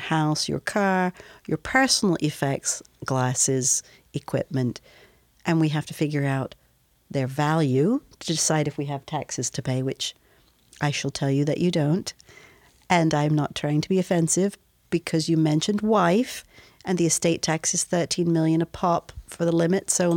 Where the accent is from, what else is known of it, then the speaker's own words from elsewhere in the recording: United Kingdom; accent: British; probably as off-putting as a British accent can be